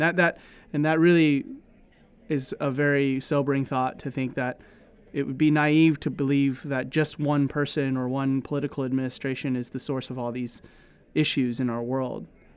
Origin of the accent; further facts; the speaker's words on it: Seattle, Washington, United States; I was born and raised in Seattle.